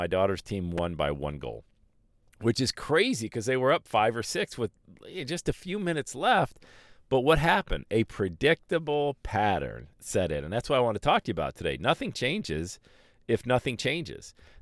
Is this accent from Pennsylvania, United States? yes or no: yes; Bradford, Pennsylvania, United States; Wasn't even available at my school back in the 80s when I was growing up in Bradford, PA. Big here in Southwest Ohio.